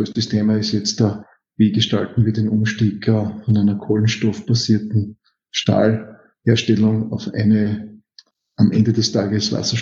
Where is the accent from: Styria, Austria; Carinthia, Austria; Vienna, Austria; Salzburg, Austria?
Styria, Austria; Bin Steirer.